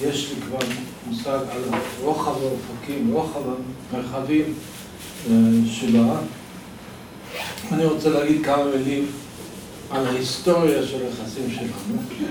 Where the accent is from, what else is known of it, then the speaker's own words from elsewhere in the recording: Baghdad, Baghdad Governorate, Iraq; כשהייתי ילד בגיל, בבגדד, בבית ספר עממי